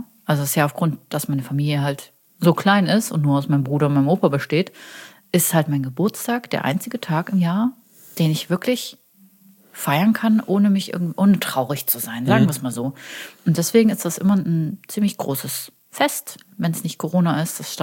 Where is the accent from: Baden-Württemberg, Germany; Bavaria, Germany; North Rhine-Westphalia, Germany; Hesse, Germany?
Baden-Württemberg, Germany; Karlsruhe; Ich bin Karlsruherin.